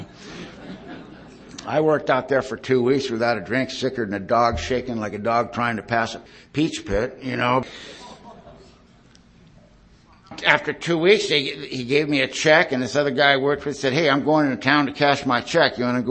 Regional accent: California, United States; You know, I'm from Southern California. That ain't no big deal, you know.

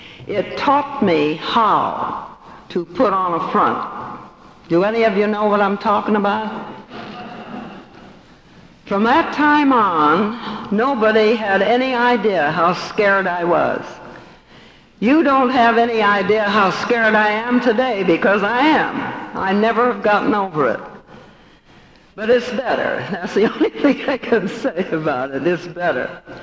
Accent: San Francisco, California, United States; I was born in San Francisco. I'm a native Californian.

